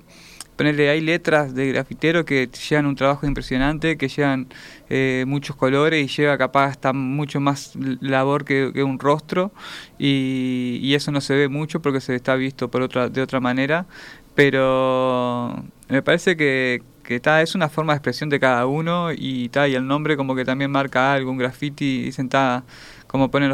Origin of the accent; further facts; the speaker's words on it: Salto, Uruguay; born there; Nací en Salto en el 86, bueno, fui a colegio católico